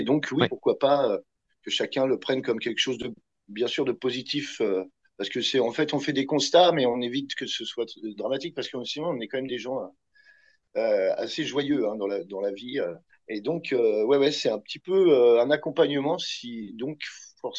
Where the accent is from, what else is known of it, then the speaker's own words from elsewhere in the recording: Cergy, Île-de-France, France; parce que nous, on est de Cergy dans le 95, et c'est juste à côté.